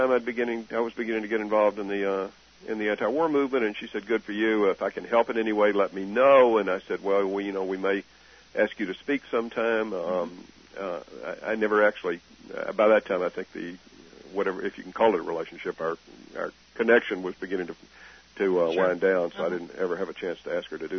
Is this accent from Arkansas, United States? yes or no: yes; Lake Village, Arkansas, United States; accent: southern; Where are you from? And I said, I'm from Lake Village, Arkansas.